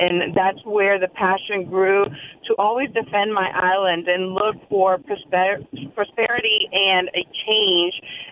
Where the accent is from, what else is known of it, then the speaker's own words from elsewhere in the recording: Massachusetts, United States; also born or lived in Mayagüez, Puerto Rico; I am born in Mayagüez, Puerto Rico. I grew up in Massachusetts